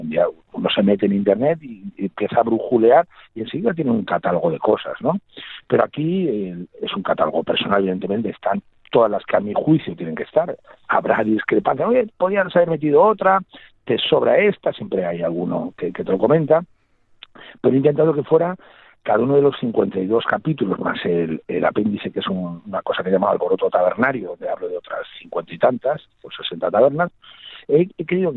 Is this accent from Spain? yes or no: yes; Madrid, Community of Madrid, Spain; also born or lived in Toledo; Pues como madrileño, yo no nací en Madrid, yo nací en la judería toledana, pero soy chamberlero porque es la tierra de mi madre y porque es la ciudad que amo y donde vivo desde siempre.